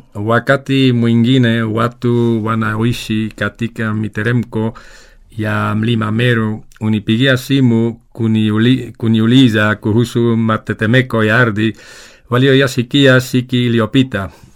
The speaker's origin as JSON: {"language": "Swahili", "country": "Belgium", "said": "Mimi ni natoka Ubelgiji"}